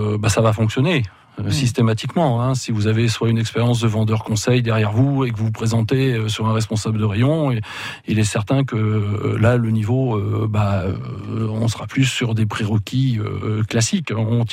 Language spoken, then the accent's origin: French; Limoges, Nouvelle-Aquitaine, France; Pour tout vous dire, je viens de Limoges